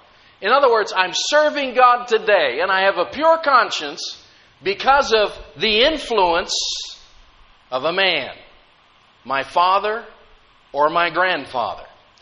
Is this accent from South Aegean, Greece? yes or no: no; Athens, Attica, Greece; we actually lived in Athens. And I remember growing up in Athens and seeing things